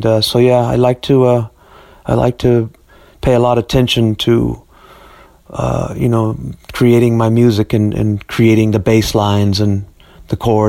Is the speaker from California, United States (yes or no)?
yes; California, United States; also born or lived in Long Beach; I'm from the United States. I was born in a town called Long Beach in California, in Southern California. And when I was a little boy, my family moved up to Northern California, which is where I reside now for most of my life, really.